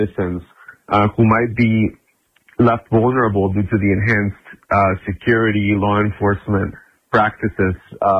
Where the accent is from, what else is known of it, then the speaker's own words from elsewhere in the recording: Argentina; moved away; So I'm an immigrant from Argentina. I was actually came here undocumented. Came here with a tourist visa, overstated. I was left undocumented for around 15 years or so.